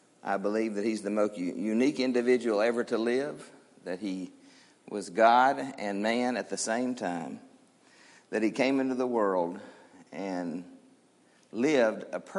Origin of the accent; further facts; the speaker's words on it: Nashville, Tennessee, United States; I grew up in Nashville, Tennessee, and attended at the Riverside Drive Church, where Robert Jackson was the preacher.